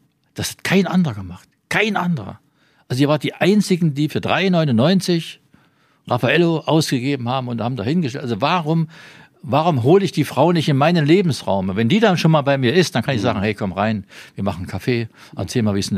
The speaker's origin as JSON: {"language": "German", "town": "Lychen", "region": "Brandenburg", "country": "Germany", "said": "Im Falle von Bergneustadt oder Lüchen, wo ich herkomme, Brandenburg"}